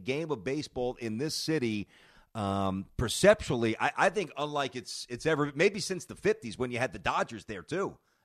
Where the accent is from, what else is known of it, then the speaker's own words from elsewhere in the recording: New York, United States; Now, obviously, I'm from New York, and I'll always say